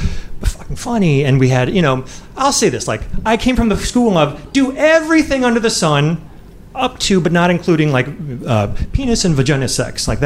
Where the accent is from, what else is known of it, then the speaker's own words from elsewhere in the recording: Midwest, United States; now in Boston, United States; And look, I'm from the Midwest, and so not super assertive, never aggressive dude on the dating scene.